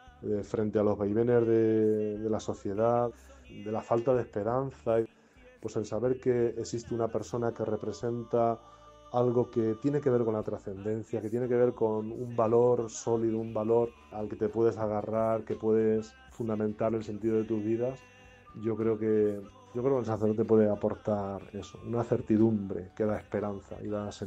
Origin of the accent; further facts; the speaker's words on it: Villahermosa, Castilla-La Mancha, Spain; Soy natural de Villahermosa y fui ordenado sacerdote el 1 de junio del 2002.